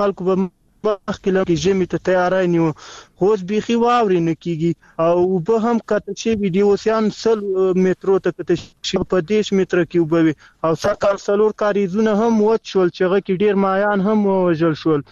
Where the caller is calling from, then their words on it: Kabul, Afghanistan; د کابل ولادت د سب سوالي څخه مې اړیکه